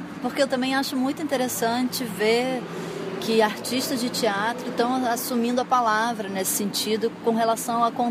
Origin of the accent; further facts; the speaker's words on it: Brazil; E isso tem a ver com o nosso desprendimento com relação à memória, né? Como brasileiros.